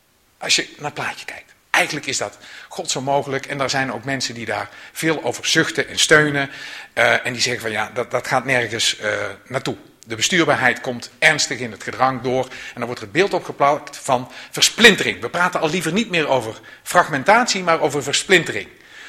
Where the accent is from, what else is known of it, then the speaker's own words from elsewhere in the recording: Zundert, North Brabant, Netherlands; niet om nog eens een keer te zeggen dat ik uit Zundert kom.